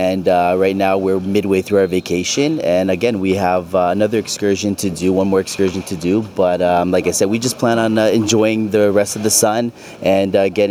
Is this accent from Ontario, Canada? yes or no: yes; Toronto, Ontario, Canada; I am from Toronto. Yes, that's correct.